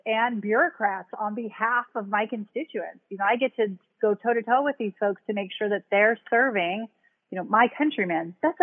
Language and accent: English; Pacific Northwest, United States; also born or lived in California; my folks, you know, moved up to our district when I was really little from California because they didn't want to raise us down there. They wanted to raise us in the Pacific Northwest.